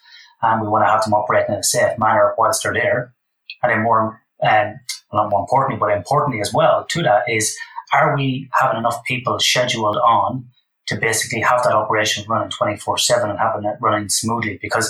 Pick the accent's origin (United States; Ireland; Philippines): Ireland; moved away as an adult; now in Western Australia, Australia; Obviously from my accent, born and raised in Ireland.